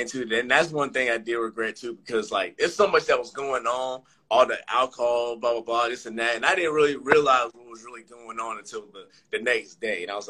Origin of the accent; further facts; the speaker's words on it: Atlanta, Georgia, United States; hey, bro, I'm from Atlanta. I ain't with this Panama City shit.